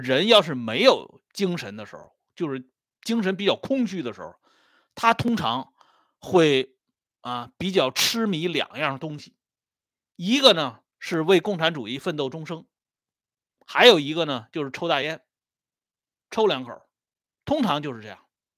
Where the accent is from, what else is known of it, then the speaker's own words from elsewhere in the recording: China; 我们作为中国人，那眼下这种啊热血澎湃啊这种振奋的这种感觉